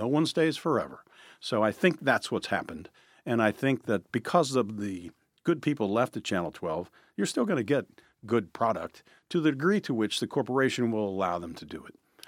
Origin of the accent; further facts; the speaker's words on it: Cincinnati, Ohio, United States; But so I'm from Northside, so it's sled riding, because that's what you do, right?